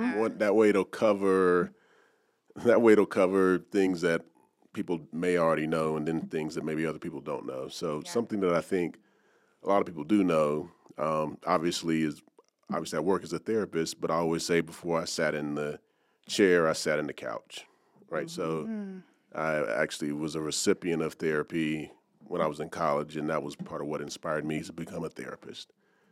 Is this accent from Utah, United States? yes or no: no; Charlotte, North Carolina, United States; I am originally from Charlotte.